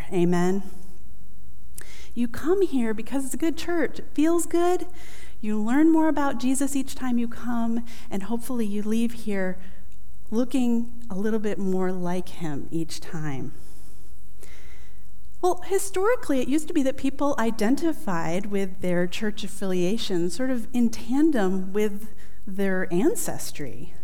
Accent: Albion, New York, United States; right up the road in my hometown of Albion, New York.

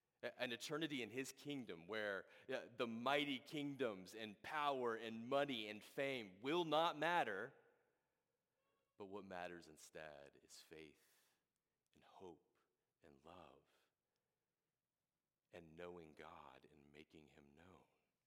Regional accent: the South, United States; I'm not a very cultured man. I grew up in the South, you know.

